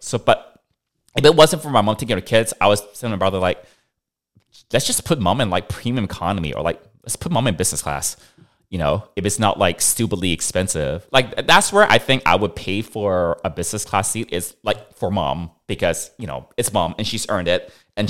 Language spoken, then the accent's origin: English; Macau; also born or lived in Hong Kong; I was born in Hong Kong, but I grew up in Macau.